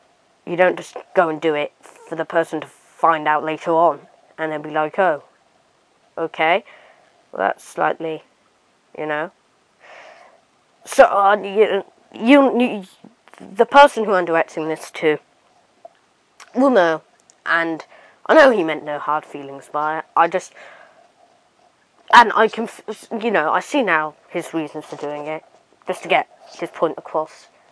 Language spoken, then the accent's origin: English; United Kingdom; I'm British